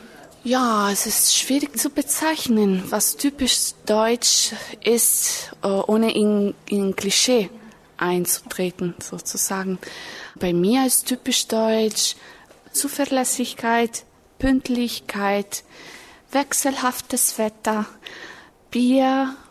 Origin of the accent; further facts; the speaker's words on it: Italy; German is a second language; now in Germany; Ich komme aus Italien und ich bin 1983 geboren und ich arbeite als Comenius-Assistentin hier in Deutschland. Ich lerne Deutsch, weil ich Fremdsprachen liebe